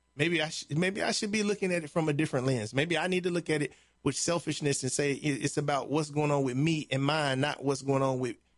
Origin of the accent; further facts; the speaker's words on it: Chicago, Illinois, United States; The block I grew up on in Chicago was like that.